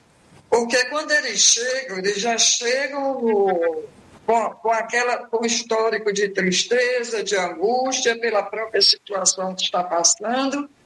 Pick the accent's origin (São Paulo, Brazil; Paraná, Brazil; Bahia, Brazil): Bahia, Brazil; Amélia Rodrigues; Eu nasci numa fazenda e sou de Amélia Rodrigues, com muito orgulho. E comecei a cozinhar com 10 anos.